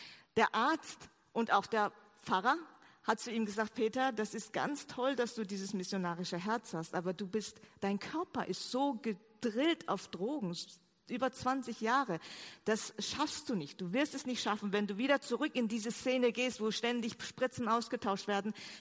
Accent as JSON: {"language": "German", "country": "South Korea", "said": "ich bin ja aus Korea gekommen, sehr konservativ, in Korea Theologie studiert"}